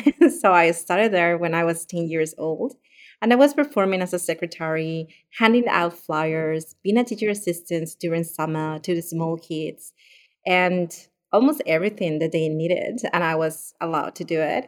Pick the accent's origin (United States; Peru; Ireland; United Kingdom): Peru; moved away as an adult; now in Australia; Yeah, well, I'm from Peru. My family also is from Peru. And I did almost all my studies back in Peru and my professional experience also there.